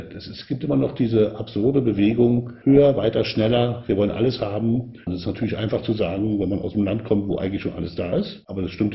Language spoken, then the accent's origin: German; Berlin, Germany; ich komme ja aus Ost-Berlin